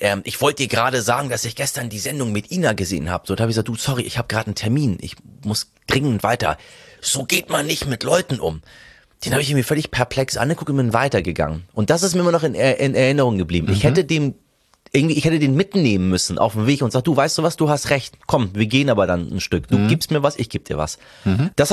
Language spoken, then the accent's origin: German; Hamburg, Germany; also born or lived in Tehran, Iran; ich bin ja aufs Dorf gezogen und zwar auf das Dorf namens Hamburg. Ich kam ja aus Teheran. Teheran hat 20 Millionen Einwohner.